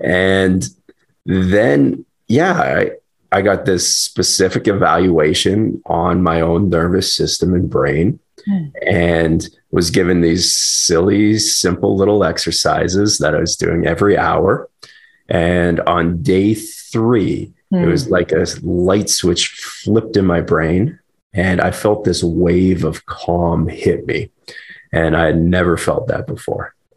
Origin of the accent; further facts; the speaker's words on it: Alberta, Canada; also born or lived in Australia / Japan; I'm originally from Alberta, Canada, and I'm back in Alberta now.